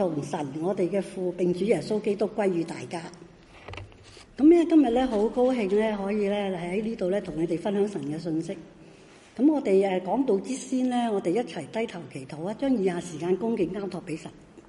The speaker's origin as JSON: {"language": "Cantonese", "country": "Hong Kong", "said": "咁呢香港人，因为我係香港人，我都好注意香港"}